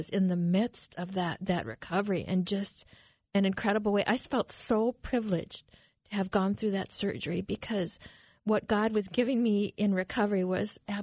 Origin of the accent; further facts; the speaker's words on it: Montana, United States; Well, I was raised in the Rocky Mountains of Montana. It was absolutely beautiful.